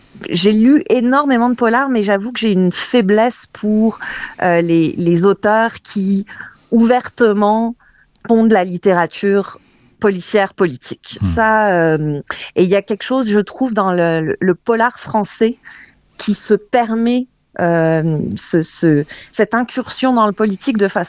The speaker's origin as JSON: {"language": "French", "region": "Grand Est", "country": "France", "moved": "yes", "lives_now": "Canada", "said": "c'était pas évident de grandir en France avec un nom de famille comme … Moi, je venais d'Alsace, où il y a une certaine homogénéité, disons, qui n'était pas nécessairement très ouverte."}